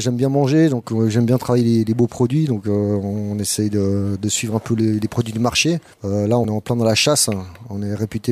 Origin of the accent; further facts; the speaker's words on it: Vaud, Switzerland; Je suis au golfe de Beaumont à Chaiseray au-dessus de Nyon, dans le canton de Vaud, parce que je suis vaudois.